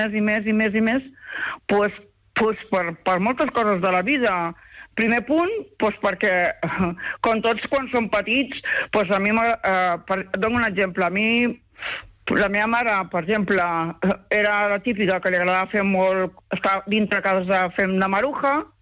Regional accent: Barcelona, Catalonia, Spain; born there; now in Pineda de Mar, Spain; vaig néixer a Barcelona.

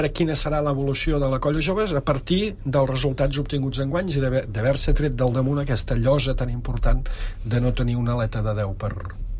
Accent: Valls, Catalonia, Spain; sóc de Valls, i per tant, orgull de xiquets de Valls

